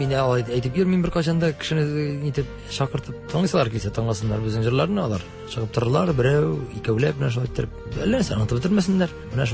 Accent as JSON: {"language": "Tatar", "region": "Tatarstan", "country": "Russia", "said": "Бар, татар егете дип тә әйтеп куям да, мин татар егете диям. Урыслар белән аралашканда да, мин даже әйтеп куям, әйтәм, из Татарстана"}